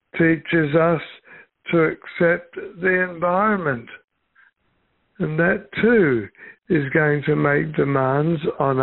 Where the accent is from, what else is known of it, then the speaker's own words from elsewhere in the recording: England, United Kingdom; accent: English; now in Australia; I was a migrant from England living in Australia.